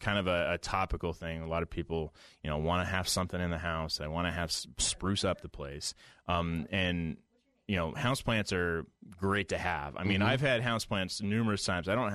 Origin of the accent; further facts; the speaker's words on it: Portland, Oregon, United States; now in Idaho, United States; which I, you know, growing up in Portland, Doug firs are just everywhere.